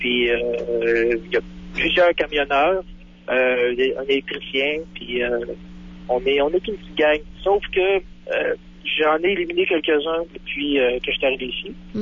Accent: Beauceville, Quebec, Canada; Et je viens de la Beauce, en plus.

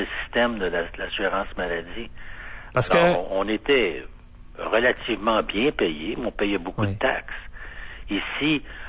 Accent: Montreal, Quebec, Canada; si je dis que je suis de Montréal, les gens disent que ouais, c'est au Canada

